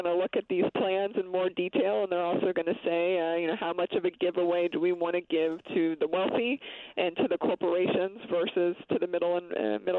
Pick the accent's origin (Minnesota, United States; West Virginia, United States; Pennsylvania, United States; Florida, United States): Pennsylvania, United States; I come from Pennsylvania, so I come from dairy country in the Harrisburg-Hershey area of Pennsylvania.